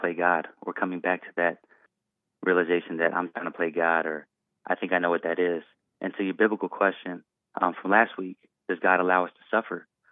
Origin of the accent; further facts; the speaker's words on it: Prince George's County, Maryland, United States; now in Los Angeles, United States; I'm not even from California originally. I'm in Los Angeles right now. I actually grew up in Prince George's County over in Maryland, where that Maryland man's from.